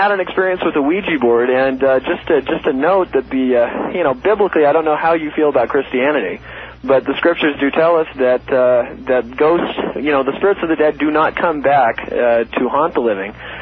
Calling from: Salt Lake City, Utah, United States; Hi, Art. Salt Lake City.

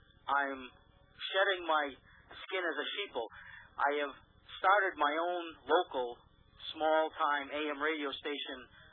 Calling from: Rhode Island, United States; I'm calling from Rhode Island.

